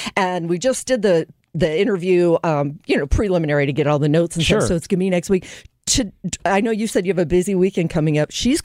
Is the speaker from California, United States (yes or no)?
no; Florissant, Missouri, United States; Well, I was raised in Florissant. My roots go way back to Florissant.